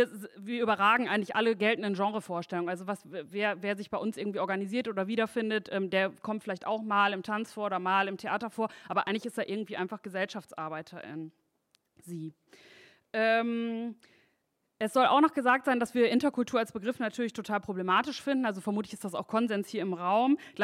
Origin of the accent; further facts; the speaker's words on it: North Rhine-Westphalia, Germany; ich komme aus NRW, aber ich komme aus dem Ruhrgebiet, also das finde ich irgendwie total wichtig.